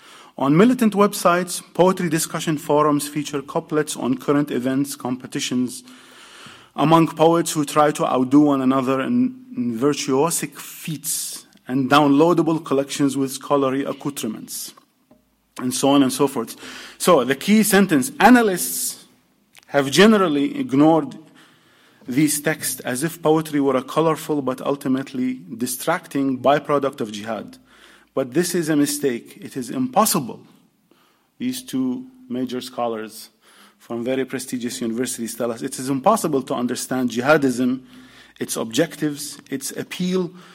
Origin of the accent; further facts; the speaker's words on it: New York City, New York, United States; Another important example from my hometown of New York City